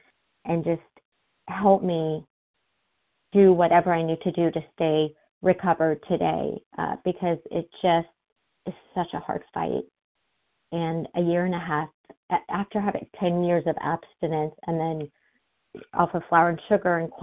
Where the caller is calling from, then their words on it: Foster City, California, United States; from California, and I'm calling from Foster City, California.